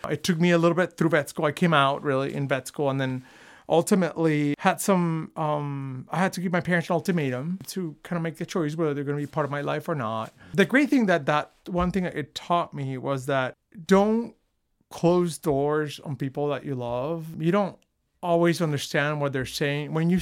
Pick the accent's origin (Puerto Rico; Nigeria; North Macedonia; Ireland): Puerto Rico; I grew up in Puerto Rico, and I went to an all-boys Catholic high school.